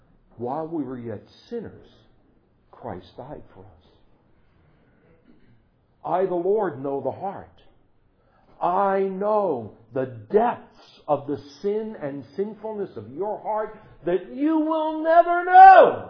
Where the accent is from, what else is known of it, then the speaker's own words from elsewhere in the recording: Bronx, New York, United States; I know, I'm from the Bronx. I don't think I saw sheep until I went to Michigan, all right?